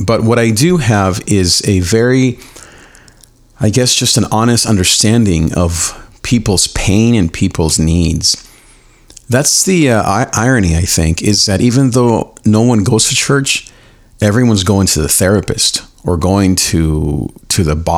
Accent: Long Beach, California, United States; I grew up in Long Beach, California. I grew up in the on the wrong part of town, you could say.

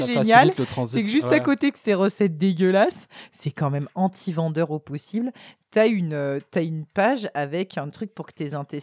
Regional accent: France; now in Belgium; quand je suis venue de France pour vivre en Belgique

